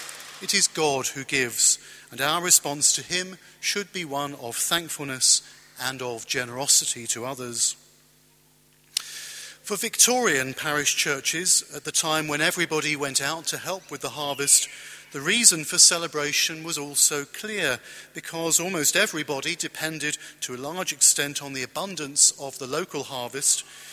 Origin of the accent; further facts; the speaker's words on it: United Kingdom; As a British Christian, harvest for me conjures up a vision of rural life and worship